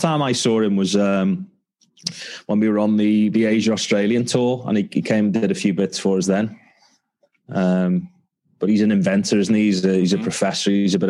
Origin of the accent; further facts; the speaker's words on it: North West England, United Kingdom; because I grew up on the Wirral.